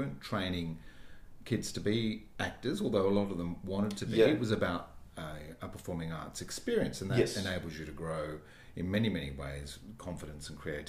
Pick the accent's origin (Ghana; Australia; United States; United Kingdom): Australia; Victoria; now in Sydney, Australia; I'm a Victorian. I grew up in Victoria and I adore Melbourne. But I live in Sydney for a reason, I think.